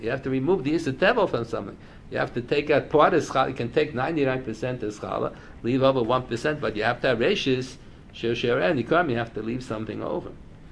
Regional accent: Pennsylvania, United States; I'm from Pennsylvania, so we paid for that Liberty Bell.

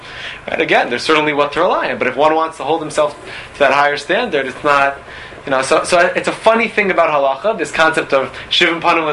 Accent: Lower Merion, Pennsylvania, United States; I grew up in Lower Merion, Pennsylvania.

